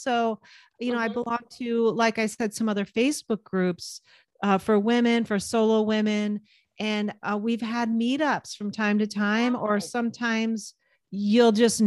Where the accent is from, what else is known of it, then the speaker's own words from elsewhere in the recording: East Coast, United States; now in US West Coast; And, you know, I'm a West Coast girl. I grew up on the East Coast. Nothing's really pulling me back to the East Coast except for maybe my family.